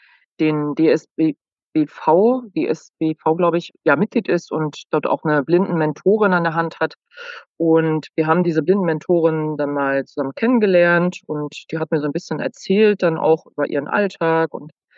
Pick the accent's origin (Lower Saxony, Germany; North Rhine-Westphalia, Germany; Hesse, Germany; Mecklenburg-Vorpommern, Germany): Mecklenburg-Vorpommern, Germany; Neubrandenburg; Ich bin gebürtig aus MacPom, tatsächlich. Einmal MacPom, bitte, wie man so schön sagt. Und komme aus Neubrandenburg. Und bin dann über einige Umwege, Greifswald, Potsdam, Berlin, Brandenburg an der Havel, nach Marburg gegangen